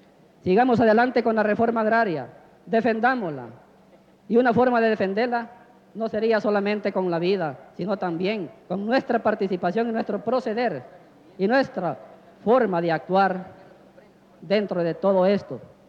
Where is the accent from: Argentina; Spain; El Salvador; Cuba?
El Salvador; nosotros, como buenos salvadoreños, con ese espíritu que nos caracteriza de emprendedores